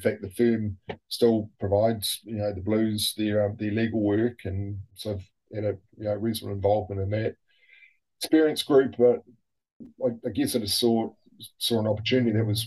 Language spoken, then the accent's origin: English; Gisborne, New Zealand; I'm a Kiwi boy and growing up in Gisborne.